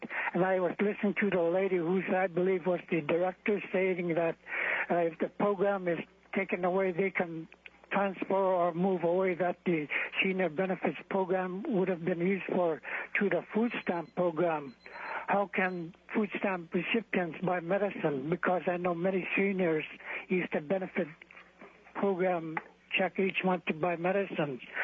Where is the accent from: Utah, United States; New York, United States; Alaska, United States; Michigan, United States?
Alaska, United States; Shishmaref; I'm from Shimsharaf